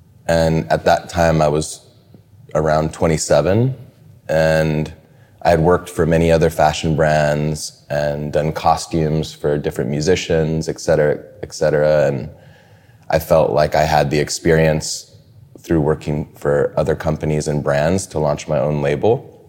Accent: Chicago, Illinois, United States; born there; I was born in Chicago, so I was a big fan of the Bulls and Jordan.

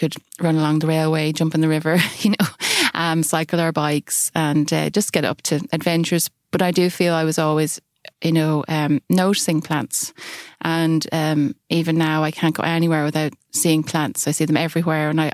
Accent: Leinster, Ireland; No, rural. We grew up near Avondale Forest Park, which is 500 acres of just woodland.

